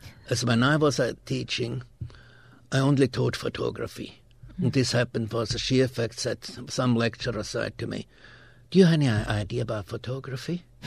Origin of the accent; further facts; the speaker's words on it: Australia; But I have the right to have something against it, as I'm Aussie.